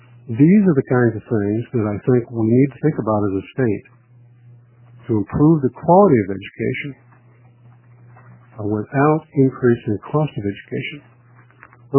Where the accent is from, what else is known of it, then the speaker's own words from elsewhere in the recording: Minnesota, United States; born there; my home state, state of my birth, Minnesota